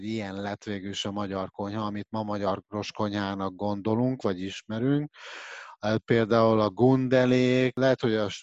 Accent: Eastern Hungary, Hungary; now in Luxembourg; ahonnan én származom, Kelet-Magyarországról

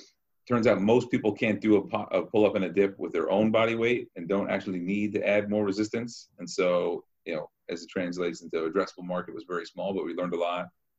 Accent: Short Hills, New Jersey, United States; I grew up in Short Hills, New Jersey.

